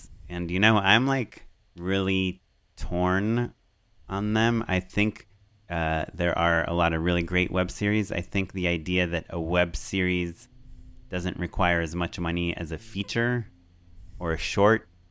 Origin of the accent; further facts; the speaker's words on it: Scotland, United Kingdom; I'm Scottish and not planning a move to LA anytime soon.